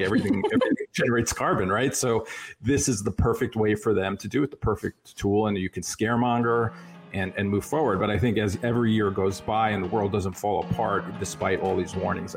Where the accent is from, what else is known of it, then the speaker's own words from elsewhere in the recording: New York, United States; where I grew up on Long Island, actually, there was a power plant they built, I think it was called Shoreham